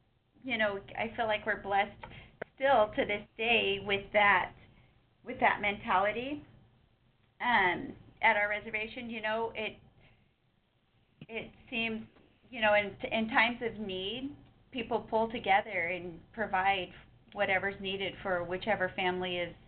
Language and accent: English; Pacific Northwest, United States; growing up in the Pacific Northwest has definitely spoiled with, you know, fresh seafood.